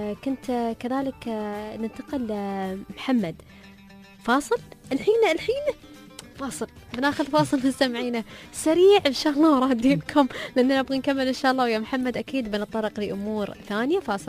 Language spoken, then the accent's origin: Arabic; United Arab Emirates